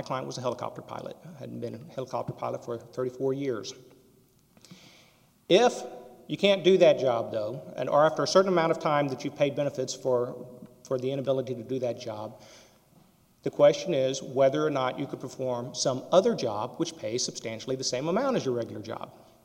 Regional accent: Austin, Texas, United States; I'm from Austin, Texas, and I represent Robert George, the appellant, today.

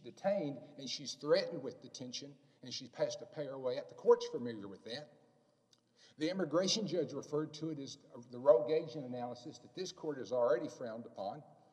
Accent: Marfa, Texas, United States; from Marfa, Texas.

